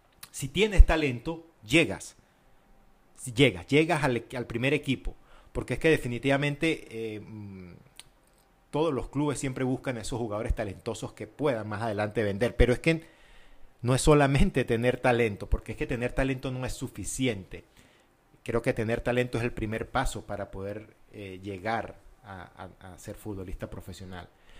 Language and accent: Spanish; Mérida, Venezuela; Por ejemplo, en mi caso, si soy de Mérida, en Venezuela